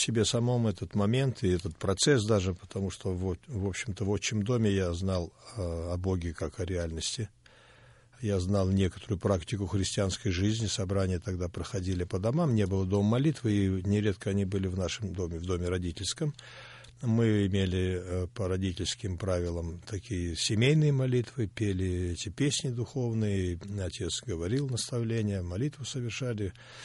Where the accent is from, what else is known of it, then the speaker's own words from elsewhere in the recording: Tara, Omsk Oblast, Russia; born there; Родился я в Сибири. Было это еще в прошлом тысячелетии, в Омской области, небольшой городок Тара, с таким вот экзотическим названием, в семье евангельских христиан Кирилла Александровича и Марии Ивановне.